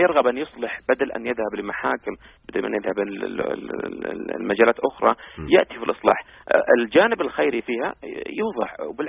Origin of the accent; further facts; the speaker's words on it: Saudi Arabia; ويمكن عندنا في السعودية قد تكون الجمعيات العلمية.